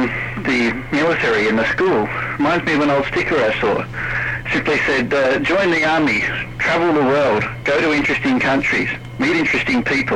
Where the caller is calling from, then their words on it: Melbourne, Victoria, Australia; calling from Melbourne, Australia.